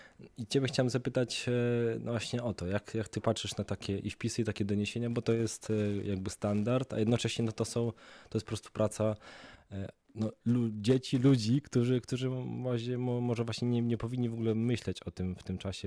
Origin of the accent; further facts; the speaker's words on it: Lublin Voivodeship, Poland; ja w ogóle pochodzę z Lubelszczyzny